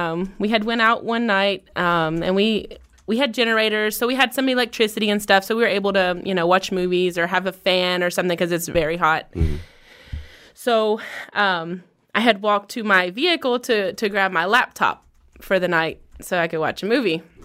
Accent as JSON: {"language": "English", "town": "Bristol", "region": "Virginia", "country": "United States", "lives_now": "El Paso, United States", "said": "I'm originally from Bristol, Virginia."}